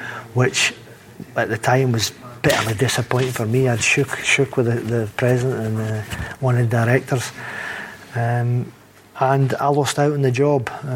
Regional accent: Galashiels, Scotland, United Kingdom; Yep, Gala Shields. He was like the same year as my brother, maybe 1 or 2 years younger than me. But again, growing up, I was kind of doing well on the football side in the town

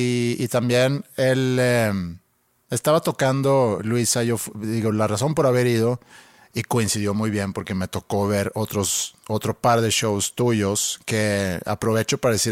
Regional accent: Monterrey, Nuevo León, Mexico; accent: regio; Spanish is a second language; hay quienes dicen que tengo un acento así medio regio, que no me extrañaría porque aprendí a hablar español aquí en Monterrey.

